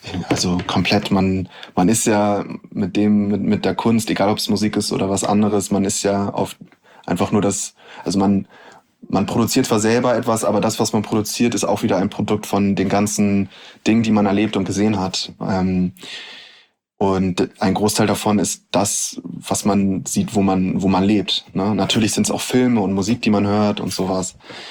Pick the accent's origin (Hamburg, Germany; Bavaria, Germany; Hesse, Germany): Hamburg, Germany; Ich bin sehr, also so finanziell gesehen, sehr gut aufgewachsen. Wir sind in Eppendorf aufgewachsen. Das ist ja ein ziemlich, wie sagt man, bürgerliches oder ja, man kann auch sagen, Bonzenviertel.